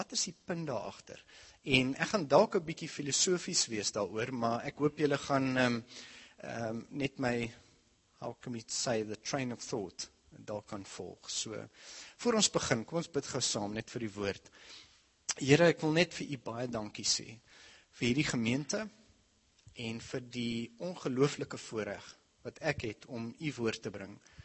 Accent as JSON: {"language": "Afrikaans", "town": "Stellenbosch", "region": "Western Cape", "country": "South Africa", "tie": "born or raised there", "first_language": "English", "second_language": "Afrikaans", "said": "ek het in Stellenbosch groot geword, en daar weet julle allemaal, is taal 'n groot kwestie, het gaan hof toe, is het Engels, is het Afrikaans, ek weet nie, eintlik nie, maar Afrikaans is nie my huistaal nie, ek is Engels groot geword, ek het Stellenbosch school"}